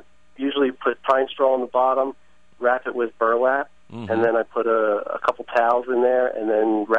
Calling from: Pitman, New Jersey, United States; I am calling from Pittman, New Jersey.

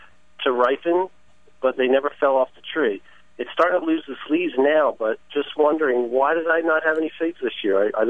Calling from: Pitman, New Jersey, United States; I am calling from Pittman, New Jersey.

